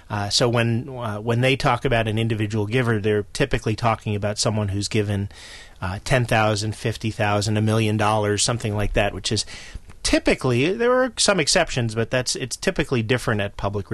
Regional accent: New York, United States; because I grew up in New York and so have a lingering Mets fan part to me.

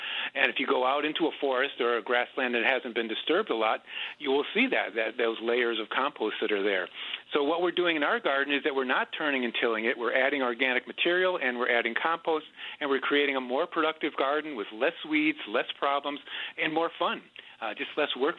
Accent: Connecticut, United States; Well, I grew up in Connecticut with my Italian grandmother and grandfather. I had a farm there

